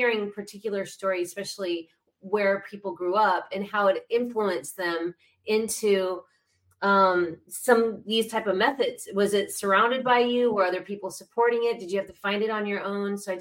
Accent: Scottsdale, Arizona, United States; And I grew up in Scottsdale, Arizona. I grew up in kind of, you know, very traditional kind of cowgirl lifestyle in America.

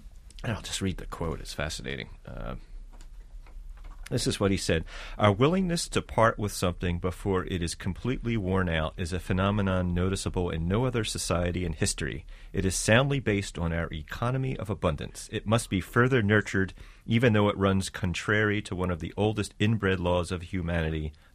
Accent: Philadelphia, Pennsylvania, United States; I grew up in Philadelphia.

